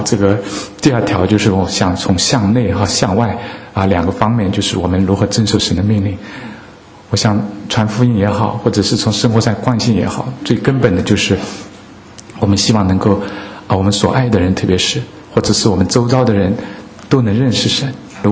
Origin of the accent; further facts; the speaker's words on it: China; 因为我们小时候在初中的时候，好像在国家中国大陆提倡一个口号